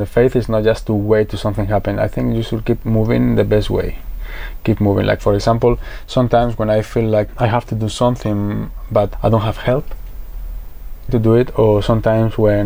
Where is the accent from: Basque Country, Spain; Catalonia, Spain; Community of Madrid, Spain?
Community of Madrid, Spain; Madrid; English is a second language; For example, I'm coming from Madrid. So Madrid's a big city.